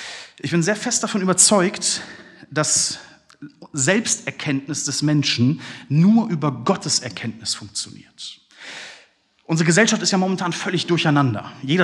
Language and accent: German; Bielefeld, North Rhine-Westphalia, Germany; Ich komme aus Bielefeld, ne?